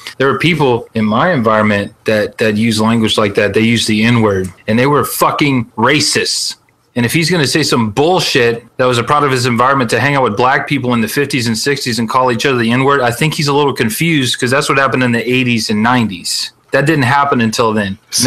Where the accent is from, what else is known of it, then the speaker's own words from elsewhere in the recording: Raceland, Louisiana, United States; also born or lived in Thibodaux; I was born in Thibodaux General Medical Center. I was raised in Raceland, Louisiana. We say Raceland real quick because we'll go at the end of things.